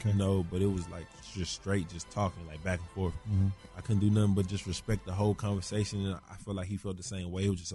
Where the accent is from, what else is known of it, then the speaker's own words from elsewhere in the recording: Texas, United States; how passionate I am about really being a Texan.